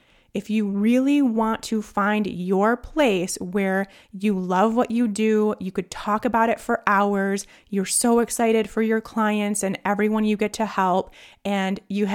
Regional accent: Midwest, United States; I'm from the Midwest.

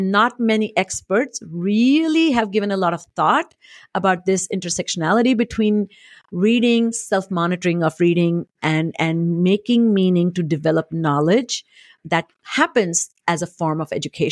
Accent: Mumbai, Maharashtra, India; first language Marathi; English is a second language; English is not my primary language, and I started my journey with Marathi, which is my mother tongue. Then Hindi is a second language in school. English was a third language.

